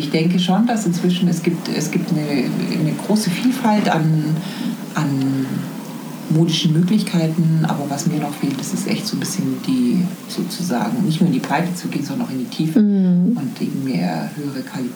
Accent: Bavaria, Germany

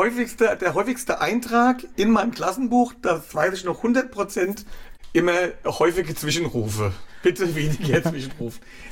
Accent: Wiesbaden, Hesse, Germany; also born or lived in Klein-Winternheim; Aufgewachsen in Wiesbaden-Sonnenberg, ja. 6 war und dann sind wir nach Kleinwindernheim.

